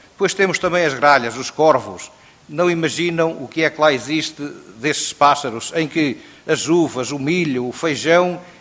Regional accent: Portugal; nós somos portugueses

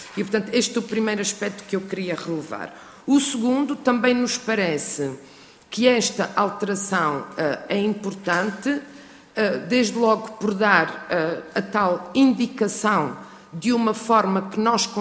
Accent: Azores, Portugal; Eu venho de um arquipélago, venho dos Açores

